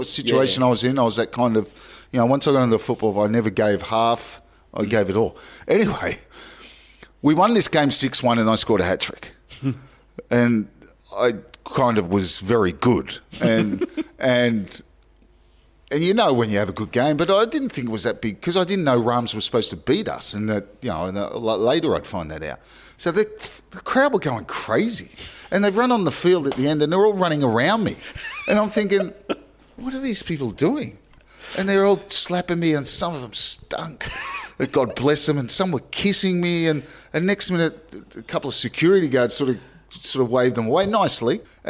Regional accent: Australia; I'm Australian with red hair.

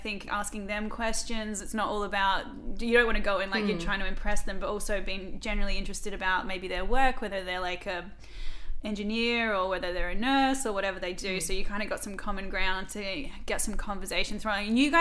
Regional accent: Australia; But I think as Aussie girls, you're so installed

